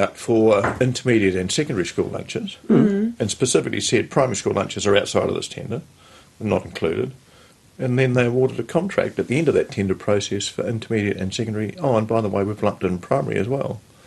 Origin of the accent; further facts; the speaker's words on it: Hyde, Otago, New Zealand; I wasn't born in Southland. Our three daughters roll their R's. I don't. I was born in Otago.